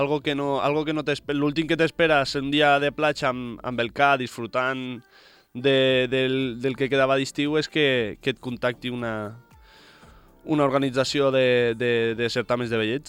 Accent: Formentera, Balearic Islands, Spain; jo m'he criat aquí a Formentera, sóc una persona molt, molt senzilla

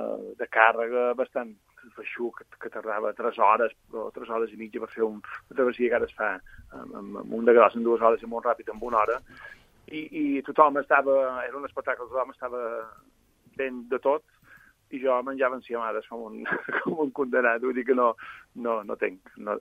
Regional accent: Balearic Islands, Spain; Com a menorquí, ja sabeu que a Menorca som silla que aguantem tots els vents.

